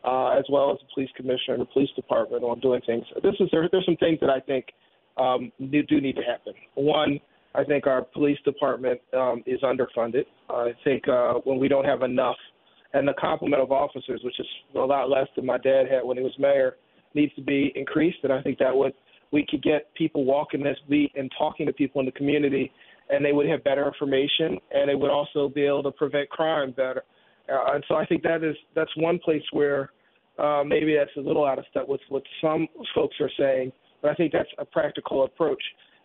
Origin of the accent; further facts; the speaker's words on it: Philadelphia, Pennsylvania, United States; the biggest thing that's challenging for me with the impeachment is that I'm a Philadelphian